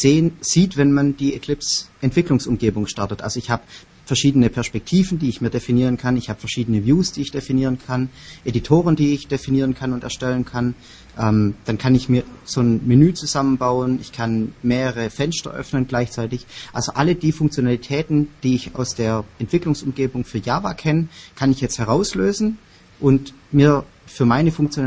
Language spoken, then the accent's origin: German; Heidenheim, Baden-Württemberg, Germany; ich komme aus Heidenheim in der Nähe von Ulm.